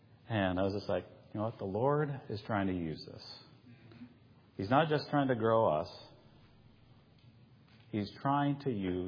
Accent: United States; As an American, I could have gone and rented a place.

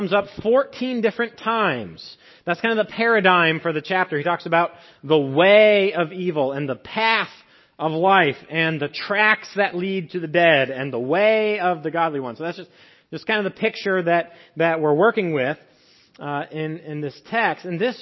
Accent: Iowa, United States; I'm from Iowa. I'm not ready for this stuff.

